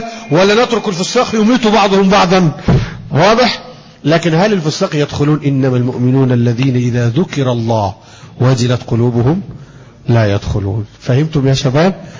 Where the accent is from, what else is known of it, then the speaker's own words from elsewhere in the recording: Egypt; عندنا في مصر